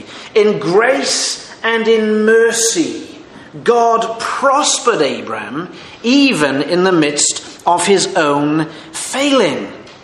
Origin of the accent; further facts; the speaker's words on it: Wales, United Kingdom; and I'm not Scottish, by the way, I'm Welsh, just so you know.